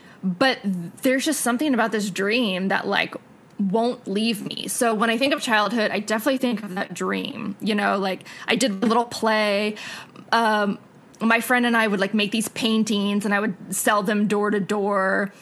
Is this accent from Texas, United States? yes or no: yes; Arlington, Texas, United States; So I grew up in Arlington, Texas. I lived on this corner house, brick house, big tree in the front yard.